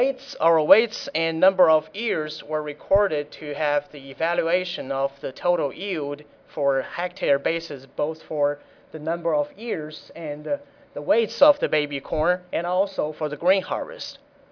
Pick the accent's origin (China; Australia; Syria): China; English is a second language; now in United States; I come from Western Kentucky University and stayed here about 3 years and come from China